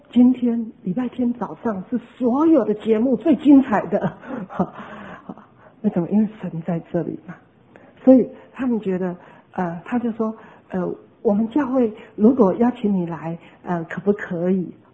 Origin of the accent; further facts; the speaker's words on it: Taipei, Taiwan; also born or lived in Hsinchu; 那我在台北长大的，在家中除了跟父母讲台语以外，连跟兄弟姐妹很多都是讲国语的，好。那26岁就去新竹了，更是什么都是讲国语的，偶尔才回家跟爸妈才会讲几句台语